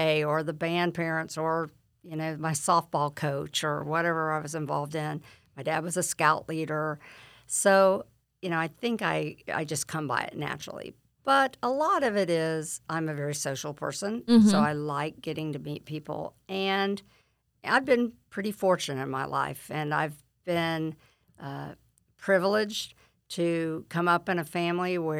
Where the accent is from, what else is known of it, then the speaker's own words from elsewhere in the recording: Lake Wales, Florida, United States; both of my parents were very active when we were growing up in Lake Wales.